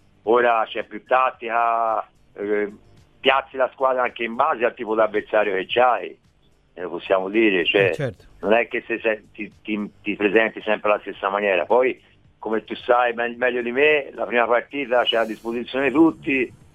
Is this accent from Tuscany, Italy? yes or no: yes; Florence, Tuscany, Italy; Sono soprannome di metà da bambino a Firenze, cioè voglio occhiali elementari.